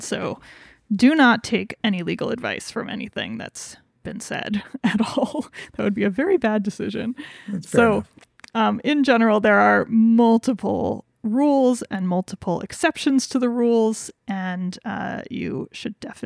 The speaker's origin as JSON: {"language": "English", "region": "Wyoming", "country": "United States", "said": "And it just, because we're from Wyoming, I just love it so much because it's so Wyoming."}